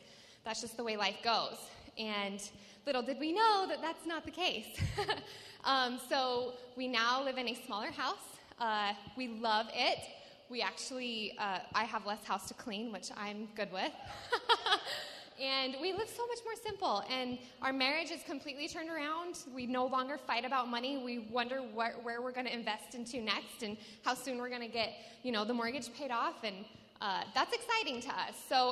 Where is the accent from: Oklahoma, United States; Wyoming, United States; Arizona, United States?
Wyoming, United States; So my name, like Ray said … I am from Wyoming. Is there anyone else from Wyoming here?